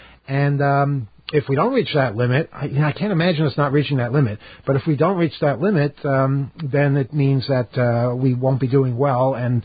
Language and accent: English; Queens, New York, United States; I grew up in Queens, too.